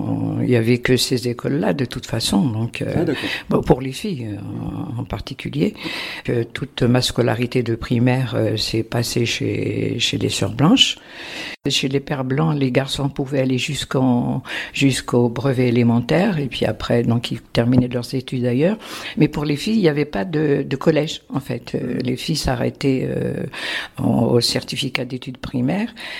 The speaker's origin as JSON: {"language": "French", "town": "Aït Larba", "region": "Tizi Ouzou Province", "country": "Algeria", "tie": "born there", "said": "Je suis née à Aïtiani, dans le village Aït Larba, en Kabylie."}